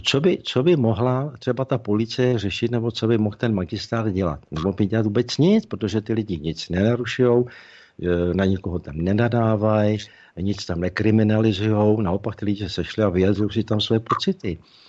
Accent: Ústí nad Labem Region, Czechia; první setkání posluchačů, ubuntáků tady u nás ve Šluknovském výběžku, bylo to moc nádherné

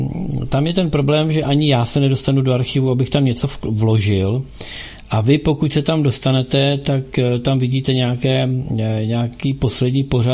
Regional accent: Zlín, Zlín Region, Czechia; Já jsem ze Zlína, takže jsem na festivalu byla každý rok

